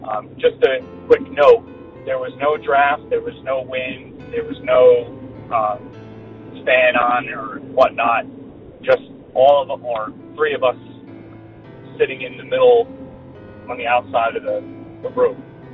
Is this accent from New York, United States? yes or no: yes; New York, United States; I'm from New York State.